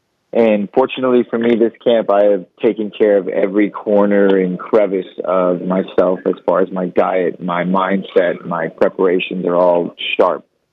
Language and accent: English; San Antonio, Texas, United States; The hotel is maybe 4 miles away from where I live. I'm from San Antonio